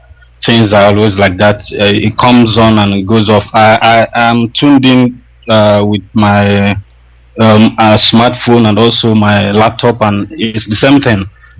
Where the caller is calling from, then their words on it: Malaysia; I'm calling from Malaysia.